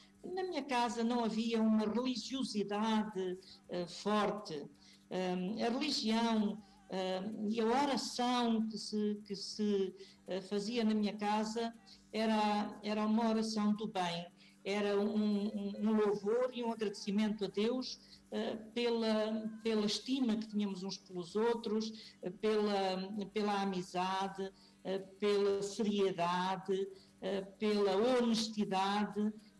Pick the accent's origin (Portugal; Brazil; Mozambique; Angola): Portugal; Alentejo; a profunda raiz e agradecimento e gratidão que eu tenho por toda a minha gente, a gente alentejana.